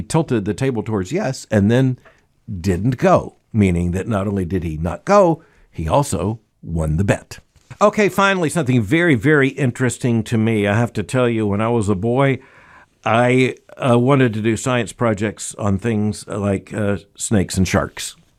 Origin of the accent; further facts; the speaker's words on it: Florida, United States; I grew up in Florida.